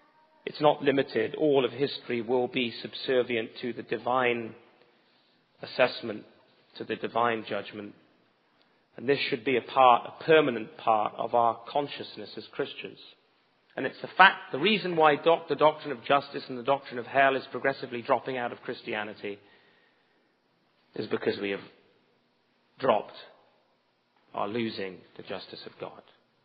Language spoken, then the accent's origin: English; England, United Kingdom; I'm from England. I see it there. I see it here.